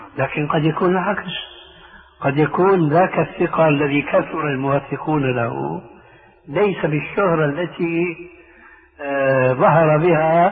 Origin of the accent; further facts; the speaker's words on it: Syria; أما المسلمين التعبير عندنا في سوريا